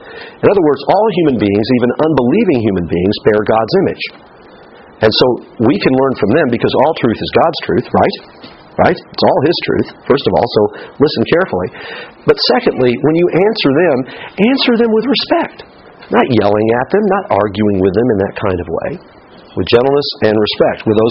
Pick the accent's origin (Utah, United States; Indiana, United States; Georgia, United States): Indiana, United States; I was on the basketball team growing up in Indiana.